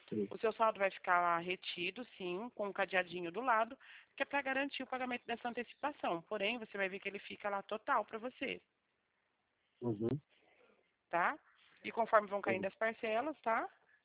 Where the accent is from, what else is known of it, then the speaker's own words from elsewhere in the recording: Bebedouro, São Paulo, Brazil; Eu sou de Bebedouro.